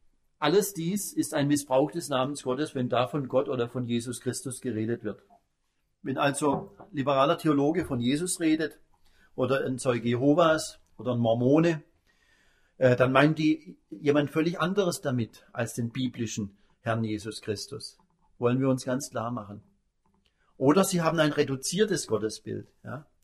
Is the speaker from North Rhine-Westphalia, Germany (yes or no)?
no; Pforzheim, Baden-Württemberg, Germany; in meiner Heimatstadt Pforzheim ist sehr verbreitet